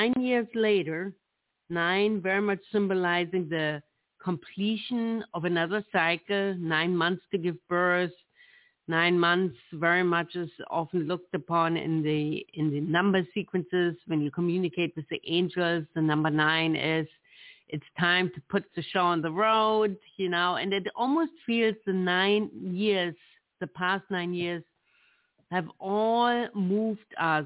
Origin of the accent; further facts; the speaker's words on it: Germany; It reminds me of growing up in Germany, where we celebrated in Christmas the birth of Jesus